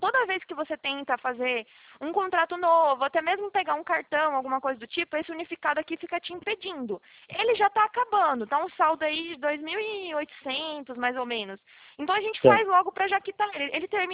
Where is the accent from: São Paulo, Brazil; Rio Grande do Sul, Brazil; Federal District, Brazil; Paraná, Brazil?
Paraná, Brazil; Prudentópolis; born there; Eu nasci no Paraná, eu nasci em Prudentópolis